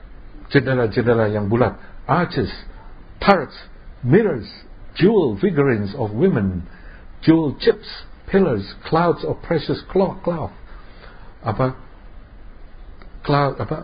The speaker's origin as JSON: {"language": "Indonesian", "town": "Semarang", "region": "Central Java", "country": "Indonesia", "tie": "born or raised there", "said": "waktu saya kecil, saya besarnya di Semarang."}